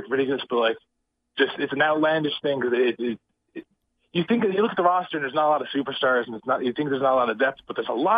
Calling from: Newfoundland and Labrador, Canada; from Newfoundland, Canada.

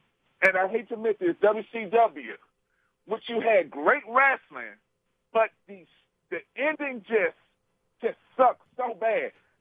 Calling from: Memphis, Tennessee, United States; Hey, Brian … from Memphis, Tennessee.

